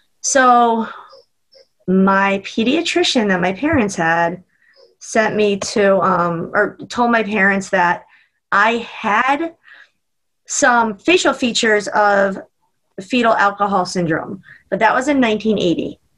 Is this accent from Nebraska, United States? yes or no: no; Maryland, United States; So I grew up in Maryland, actually.